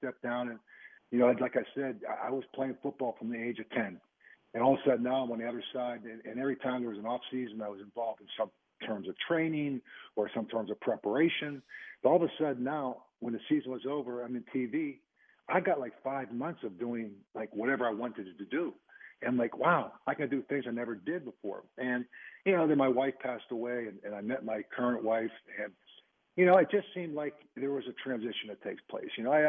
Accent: Pittsburgh, Pennsylvania, United States; to coach the Pittsburgh Steelers, my hometown team, to work for the Rooneys

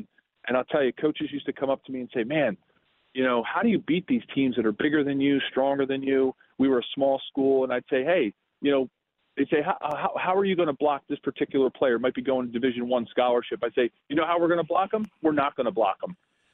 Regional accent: Philadelphia, Pennsylvania, United States; I'm a Philly guy. I've been watching the Eagles since I was a tot. And, I grew up in South Philly, and, that's my team.

